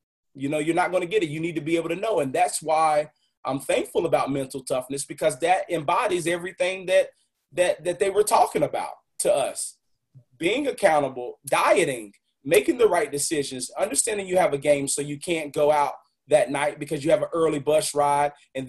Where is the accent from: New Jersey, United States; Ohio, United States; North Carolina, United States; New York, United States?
North Carolina, United States; Winston-Salem; White Sox, with me being in Winston-Salem, their high A team is here. Their high A team is here in my hometown. Had the pleasure of playing in front of my hometown.